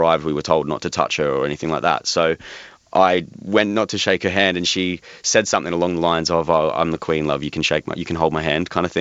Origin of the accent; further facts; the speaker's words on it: Sydney, New South Wales, Australia; I'm from Sydney originally, and I am, how old am I, 27.